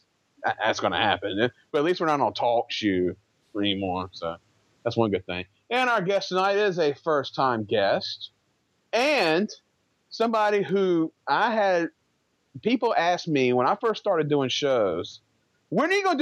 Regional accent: Barnesville, Georgia, United States; and I'm from Barnesville in the South Metro Atlanta area.

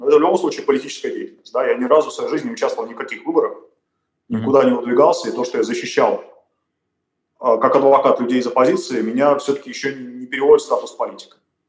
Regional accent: Russia; то, что я приехал из России, он приехал из России

